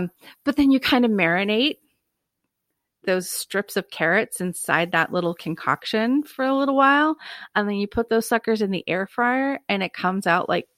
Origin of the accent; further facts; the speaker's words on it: California, United States; growing up in Southern California, Val voice.